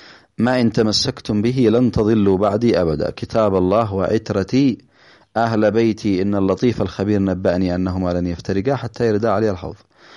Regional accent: Yemen; احنا شعب يمني مسلم عربي مسلم، احنا مسلمين.

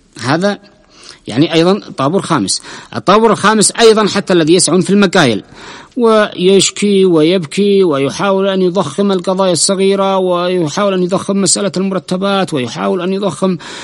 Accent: Yemen; نحن كشعب يمني

